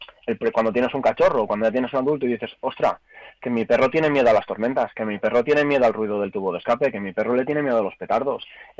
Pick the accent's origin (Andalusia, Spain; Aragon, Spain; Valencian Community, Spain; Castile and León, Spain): Valencian Community, Spain; Valencia; yo soy de Valencia, ¿no?